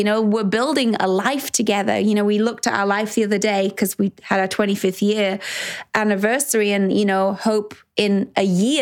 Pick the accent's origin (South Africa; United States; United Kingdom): United Kingdom; England; he's American, I'm English.